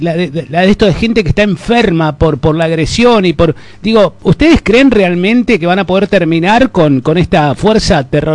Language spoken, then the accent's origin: Spanish; Argentina; yo lo que presiento de como un argentino común y corriente es que esta basura no se va a terminar nunca